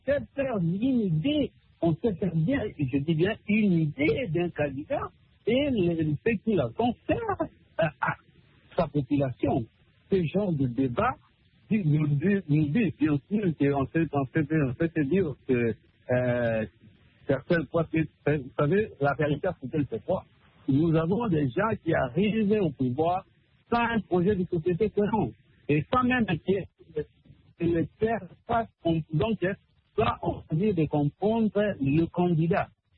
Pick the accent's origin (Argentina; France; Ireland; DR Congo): DR Congo; surtout chez nous au Congo, nous souhaitons.